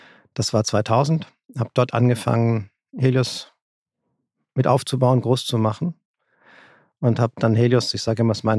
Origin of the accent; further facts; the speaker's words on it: Baden-Württemberg, Germany; also born or lived in Italy; bin ein Gastarbeiterkind von der Schwäbischen Alb, dort groß geworden auch aufgewachsen im Wesentlichen in Deutschland und Italien.